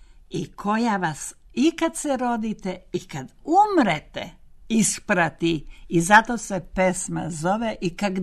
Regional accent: Belgrade, Serbia; ja sam već bila pošla u osnovnu školu u Beogradu, kasnije u gimnaziju u drugoj ženskoj. Tamo sam gimnaziju završila 8 godina.

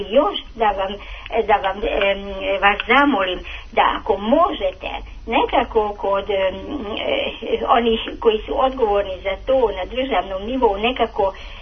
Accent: Subotica, Vojvodina, Serbia; born there; A inače sam rodom Subotičanka, samo što je … pa ja sam zato sad ovdje.

